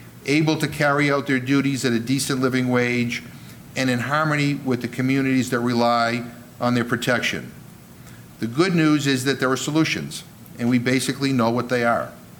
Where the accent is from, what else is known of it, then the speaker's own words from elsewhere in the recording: Worcester, Massachusetts, United States; a Jesuit college in my hometown of Worcester